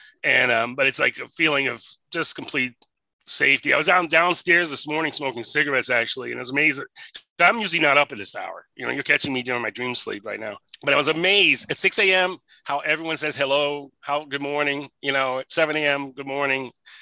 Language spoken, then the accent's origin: English; New England, United States; also born or lived in Los Angeles; I grew up in New England, and so this is a my second hometown was West LA in essence.